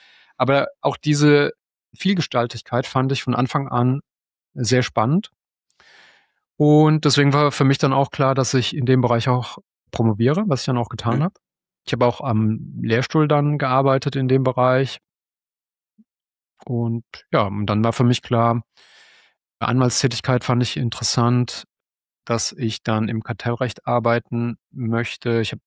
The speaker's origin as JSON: {"language": "German", "region": "Kurpfalz", "country": "Germany", "said": "ich komme ja selbst aus der Kurpfalz."}